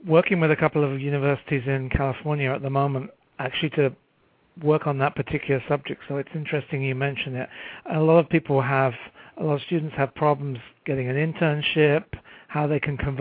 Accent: England, United Kingdom; now in United States; I'm from England originally, but I've been in the States for 15 years now.

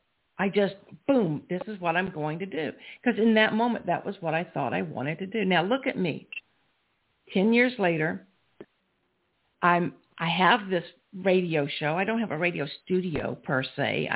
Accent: South Carolina, United States; Now, I grew up in South Carolina, or maybe I should say, I grew up in South Carolina.

